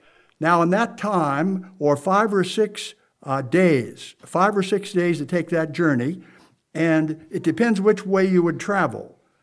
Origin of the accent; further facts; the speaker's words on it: Williamsburg, Pennsylvania, United States; born there; I was born in Williamsburg. People say, Williamsburg, Virginia? No, just a little town, Williamsburg, Pennsylvania.